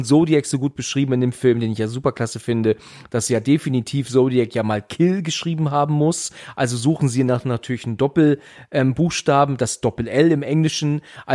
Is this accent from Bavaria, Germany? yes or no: no; Hesse, Germany; Ich komme aus der Nähe von Frankfurt eigentlich.